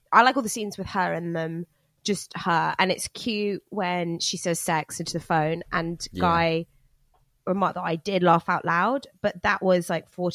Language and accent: English; United Kingdom; I mean, I as a Brit, like a lot of our